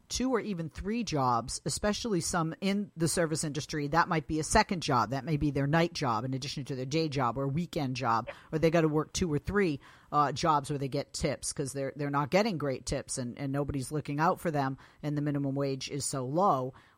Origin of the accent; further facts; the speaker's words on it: Massachusetts, United States; That was the late great from my home state of Massachusetts.